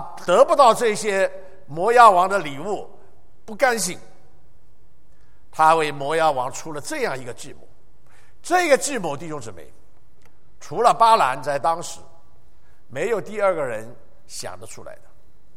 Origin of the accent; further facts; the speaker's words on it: China; 现在很多人尤其我们中国人啊，很容易有这样的一种思想啊